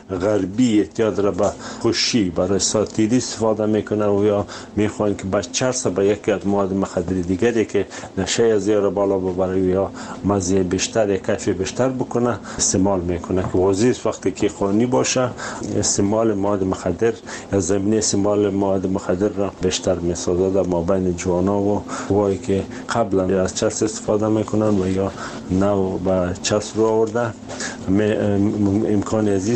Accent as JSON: {"language": "Persian", "country": "Afghanistan", "said": "ما از افغانستان اومدیم"}